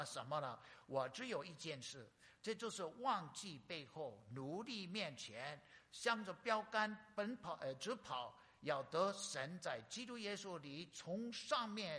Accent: North Dakota, United States; 我在美国加拿大，我是美国土生土长，我在 North Dakota 很偏僻的地方。

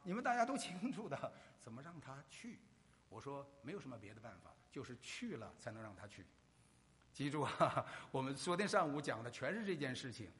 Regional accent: Hong Kong; 他是从大陆来，我是香港的

